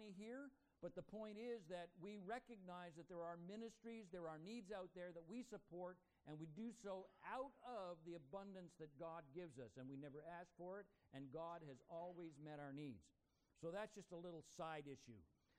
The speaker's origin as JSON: {"language": "English", "town": "Montreal", "region": "Quebec", "country": "Canada", "tie": "born or raised there", "said": "I was raised in Montreal. And so I was raised in a Brethren background as a result of it."}